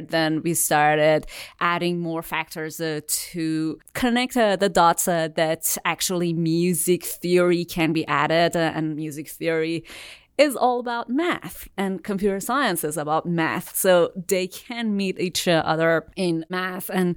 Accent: Isfahan, Iran; English is a second language; moved away as an adult; now in United States

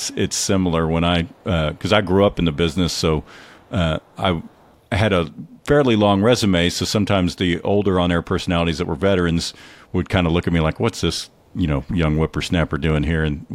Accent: Texas, United States; That's the problem about being a Texan is sometimes our pronunciation is not.

